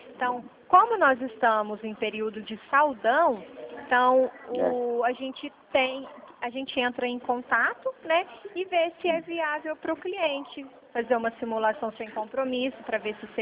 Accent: Franca, São Paulo, Brazil; Eu sou de Franca, eu falo aqui da Avenida Presidente Vargas.

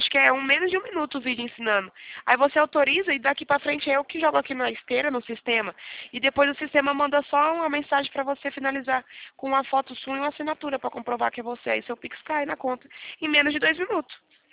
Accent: Presidente Prudente, São Paulo, Brazil; Sou de Presidente Prudente

